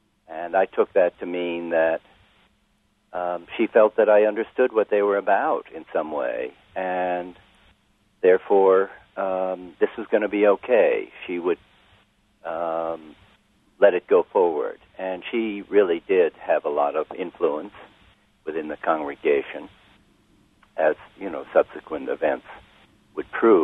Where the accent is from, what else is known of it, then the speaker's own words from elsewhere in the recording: New Jersey, United States; the theological language I grew up with in Methodist churches in suburban New Jersey